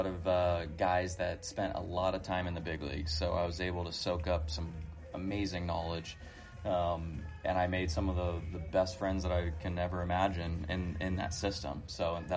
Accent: Saugus, California, United States; Yeah, I'm from Saugus, California, just a little outside of Los Angeles.

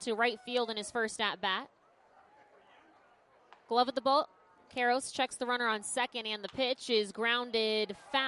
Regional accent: Hermosa Beach, California, United States; Well, I'm from Hermosa Beach. They're the same thing.

